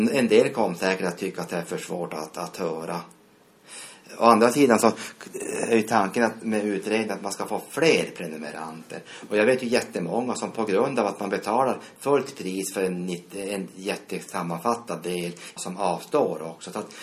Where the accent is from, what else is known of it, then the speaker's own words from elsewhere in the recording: Piteå, Norrbotten County, Sweden; Nu kan jag bara läsa Piteå-tidningen när jag är hemma i Piteå.